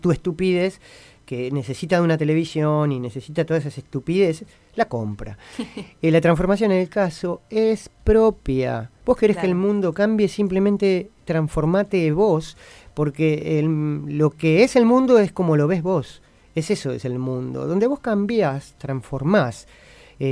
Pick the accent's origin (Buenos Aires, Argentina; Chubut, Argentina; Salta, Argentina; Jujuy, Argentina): Buenos Aires, Argentina; Barrio Mondongo, genial, de toda mi vida, soy del Mondongo